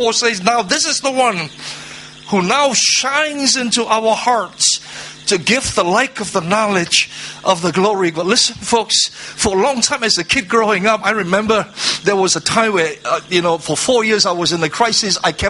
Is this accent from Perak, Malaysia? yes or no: yes; Ipoh, Perak, Malaysia; And she's Cantonese because we're from Ipoh.